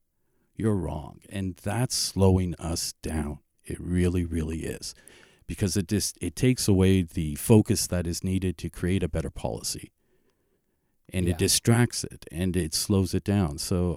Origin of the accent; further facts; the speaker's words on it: Windsor, Ontario, Canada; moved away as an adult; Born and raised in Windsor.